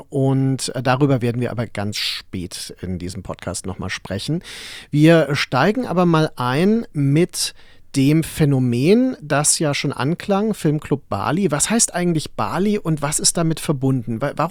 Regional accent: Mainz, Rhineland-Palatinate, Germany; Ich bin ja in Mainz aufgewachsen

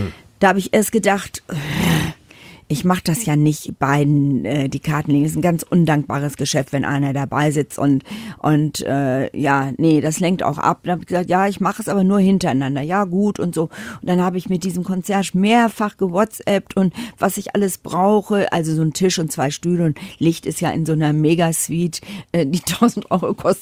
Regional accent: Düsseldorf, North Rhine-Westphalia, Germany; Ich bin aus Düsseldorf. arabischer Abstammung, und ich spreche natürlich Deutsch.

